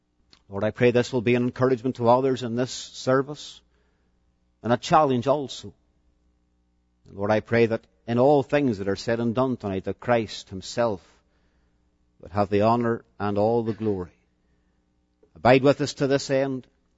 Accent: Londonderry, Northern Ireland, United Kingdom; I'm not an American. I was born and brought up in the city of Londonderry in Northern Ireland.

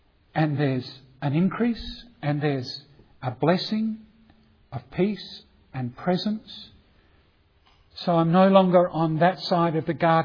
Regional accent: South Australia, Australia; I grew up in the Barossa Valley.

